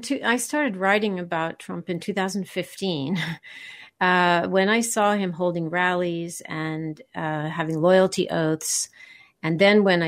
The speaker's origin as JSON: {"language": "English", "country": "United States", "said": "I was writing as an American who was concerned with seeing these patterns occur in our time and place."}